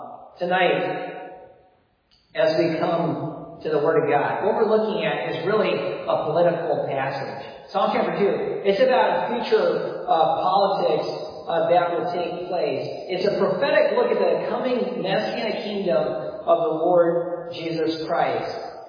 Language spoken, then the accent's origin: English; Wisconsin, United States; I mean, they said in Wisconsin, my home state, that Biden was going to be ahead by some 17%.